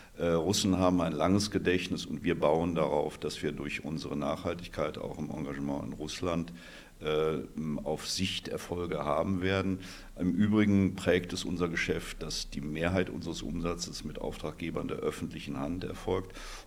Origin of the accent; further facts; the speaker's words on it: Germany; moved away as an adult; now in Vienna, Austria; Ich bin inzwischen 17 Jahre in Wien, habe am Anfang sicherlich sprachliche Themen gehabt. Ich glaube inzwischen, das deutsch-österreichische Wörterbuch ganz gut zu beherrschen